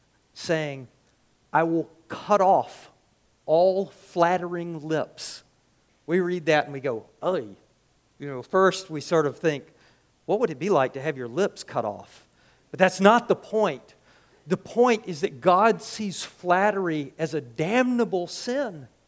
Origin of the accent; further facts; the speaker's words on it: United Kingdom; Sorry, like I'm British.